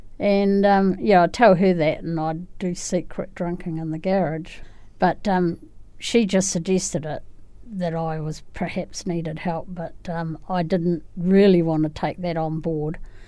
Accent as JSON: {"language": "English", "town": "Christchurch", "region": "Canterbury", "country": "New Zealand", "tie": "born or raised there", "lives_now": "Rolleston, New Zealand", "said": "I'm from Christchurch. I was born in Christchurch. I actually live out at around Rolleston in West Melton now."}